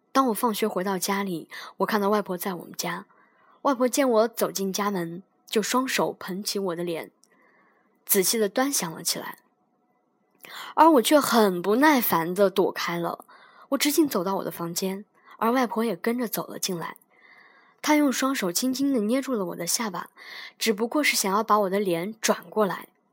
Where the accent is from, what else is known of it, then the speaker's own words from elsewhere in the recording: Qinghai, China; now in Nanning, China; 我是一个来自大西北的姑娘，我的家乡在美丽的青海，我来南宁也有7年的时间，所以南宁算得上是我的第二故乡。